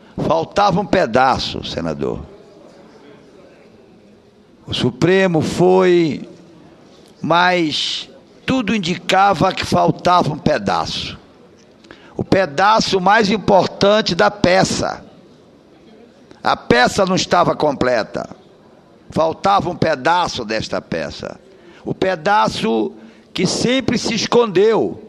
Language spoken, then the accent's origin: Portuguese; Pará, Brazil; na minha terra, no Marajó, chamam de pajé